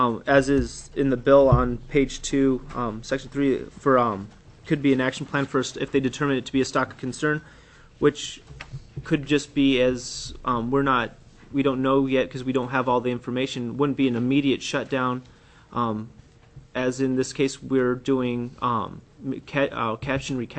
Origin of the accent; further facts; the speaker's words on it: Alaska, United States; I grew up in the Matsu Valley.